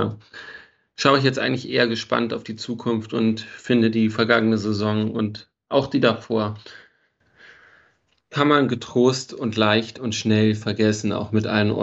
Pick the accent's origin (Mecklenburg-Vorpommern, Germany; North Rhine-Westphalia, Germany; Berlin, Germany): Berlin, Germany; geboren wurde ich in Wilmersdorf, bin dann in Steglitz und Zehlendorf groß geworden, hatte immer schon relativ viel Verbindung auch noch in die Stadt rein.